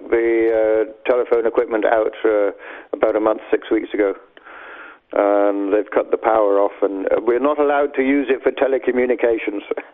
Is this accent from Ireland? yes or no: yes; Ireland; also born or lived in London; Well, I was born in North London, raised in Ireland, and I traveled around the world back in the 60s.